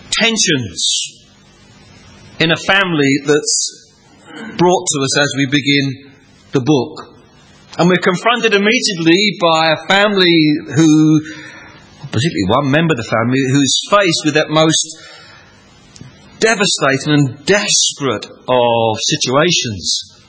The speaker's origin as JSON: {"language": "English", "region": "London", "country": "United Kingdom", "tie": "born or raised there", "said": "And being a Londoner born and bred, this is even more of a surprise."}